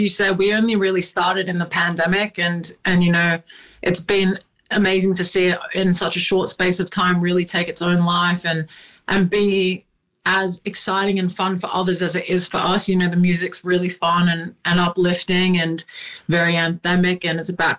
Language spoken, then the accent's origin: English; Sydney, New South Wales, Australia; I grew up in Sydney, in Western Sydney